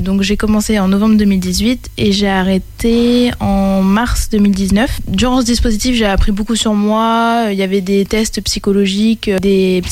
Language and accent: French; Nogent-le-Rotrou, Centre-Val de Loire, France; Alors je viens de la région centre, plus précisément Nogent-le-Rotrou. J'ai 20 ans.